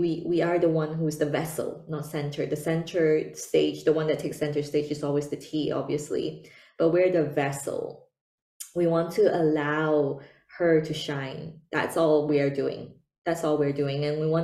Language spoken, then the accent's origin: English; China; the traditional way when I was growing up in China, in my Chinese household, is Gong Fu tea.